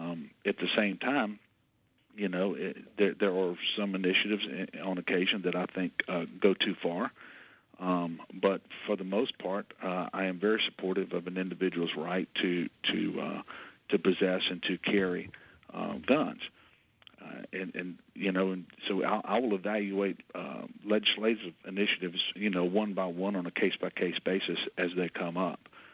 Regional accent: Amite, Louisiana, United States; I've been back in Amite, my hometown, with a small country law practice since then.

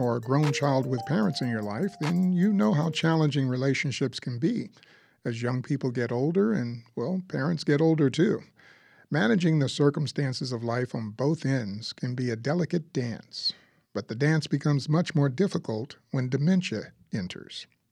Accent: Houston, Texas, United States; I grew up in Houston, Texas, so I know a little bit about rodeo.

